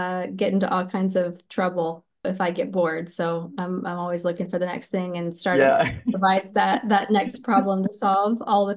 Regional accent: Texas, United States; For me, you know, growing up in West Texas, I grew up around monoculture, you know, cotton growing.

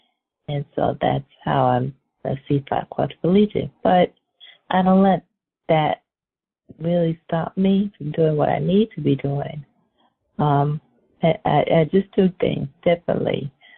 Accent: Brooklyn, New York, United States; born there; I was born in Brooklyn Hospital.

